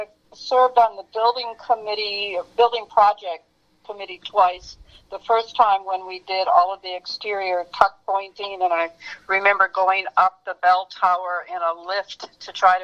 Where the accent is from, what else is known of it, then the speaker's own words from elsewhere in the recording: Appleton, Wisconsin, United States; born there; I was born in Appleton, Wisconsin in 1951.